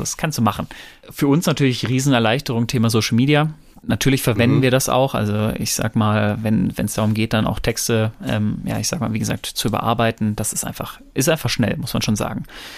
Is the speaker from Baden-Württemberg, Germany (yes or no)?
no; North Rhine-Westphalia, Germany